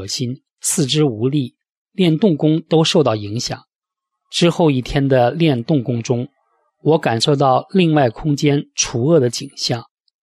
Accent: China; 由于我从小在大陆长大

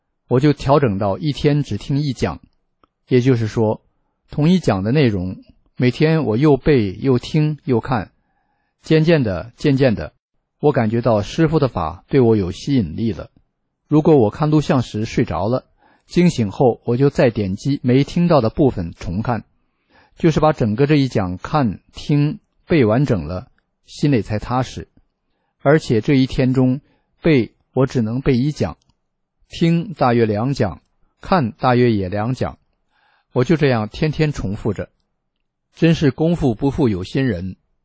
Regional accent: China; 我是1949年以后在大陆出生，从小就在党文化的浸泡中长大的大陆人，

